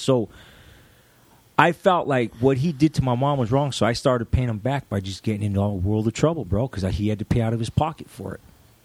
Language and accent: English; San Gabriel, California, United States; born there; I was originally born in San Gabriel. I was born in San Gabriel in 64. My dad was in Camp Pendleton. He was a Marine at the time. So then we moved back up this way, I believe.